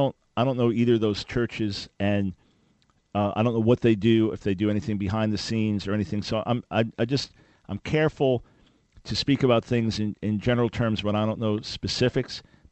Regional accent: New York, United States; when I'm from New York, you're from Boston

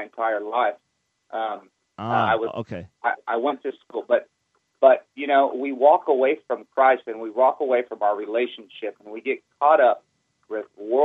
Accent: Houston, Texas, United States; I'm from Houston, and I wanted to touch on a couple things.

